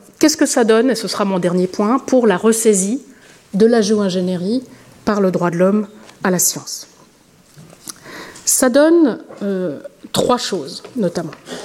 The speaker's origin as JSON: {"language": "French", "country": "Switzerland", "said": "Je parle en tant que Suissesse, véritablement, de débattre au Parlement"}